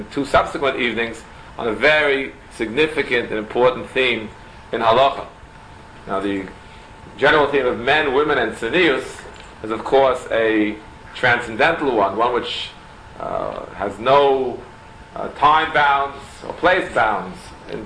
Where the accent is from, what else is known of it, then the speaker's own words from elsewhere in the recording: Queens, New York, United States; I am from Queens.